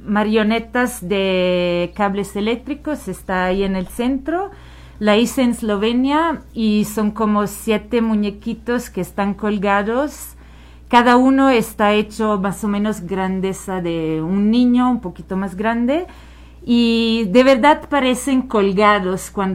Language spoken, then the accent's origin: Spanish; Switzerland; Yo vengo de Suiza, entonces vengo de la montaña también. Me siento un poquito a casa.